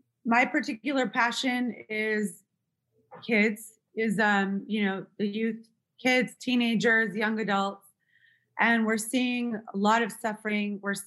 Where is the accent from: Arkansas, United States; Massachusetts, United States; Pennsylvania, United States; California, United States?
California, United States; West Hollywood; I'm born and raised in West Hollywood, so I'm from LA, and I did not think I would ever be a producer